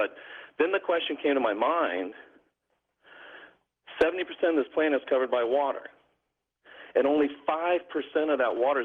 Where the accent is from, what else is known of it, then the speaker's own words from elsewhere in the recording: United States; I'm an American. I'm a patriot. I served in the Air Force.